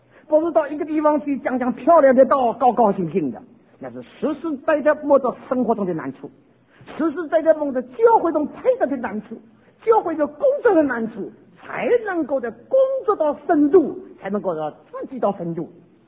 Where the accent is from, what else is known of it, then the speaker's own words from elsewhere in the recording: China; 我们都是小这个弟兄姊妹啊，就是我们都是中国人的，都来参加夏令会了。